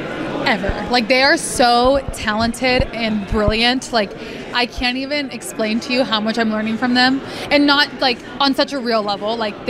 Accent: California, United States; But I'm from California, so … is, like, my OG favorite.

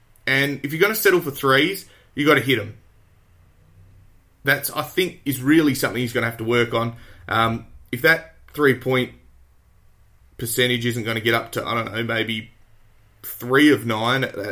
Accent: Australia; I mean, he's a Kiwi, and I'm an Aussie.

